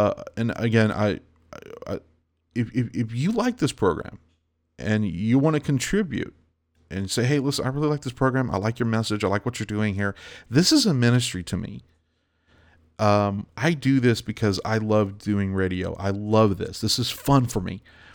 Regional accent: the South, United States; I mean, I'm from the South, but I got friends from the North.

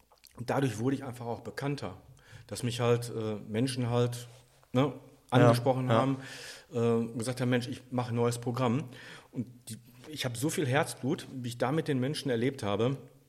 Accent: Herne, North Rhine-Westphalia, Germany; ich komme aus Herne und zwei Straßen weiter, hätte ich jetzt was gesagt, hat der fantastische Jürgen von Manger gewohnt, also Adolf Techtmeier.

